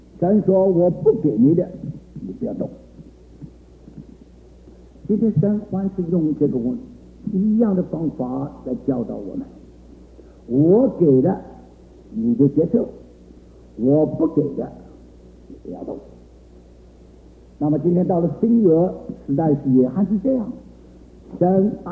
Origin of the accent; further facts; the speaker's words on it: China; 特别我们中国人的伦理，我们做事是根据好坏